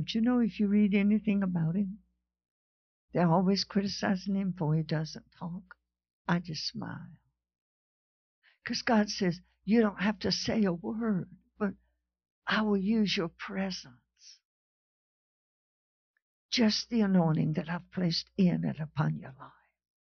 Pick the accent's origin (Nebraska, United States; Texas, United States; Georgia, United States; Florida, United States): Georgia, United States; Before that, I was kind of ashamed that I was from Georgia because every time I opened my mouth, people knew I was from somewhere.